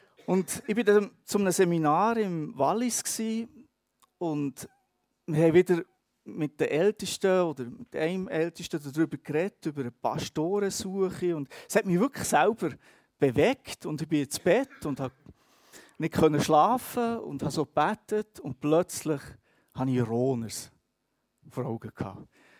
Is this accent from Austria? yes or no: yes; Vorarlberg, Austria; wo ich herkomme, als Vorarlberger